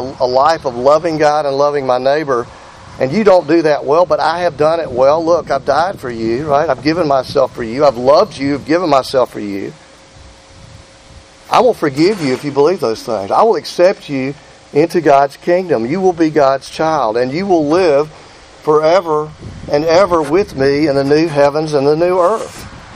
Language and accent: English; Georgia, United States; now in Alabama, United States; We live in Alabama. We're from Georgia, right?